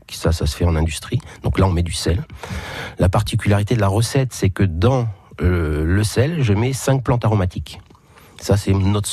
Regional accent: Brittany, France; Alors moi, je suis breton d'origine, donc ma sensibilité à la mer, au poisson, voilà, ça c'est depuis toujours. Mes oncles étaient pêcheurs.

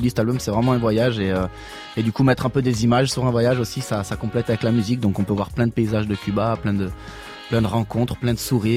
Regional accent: France; on vient de France.

